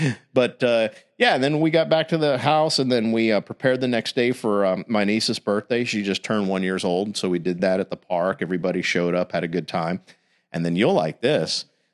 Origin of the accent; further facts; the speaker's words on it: Florida, United States; I was like, no, actually I'm from Florida.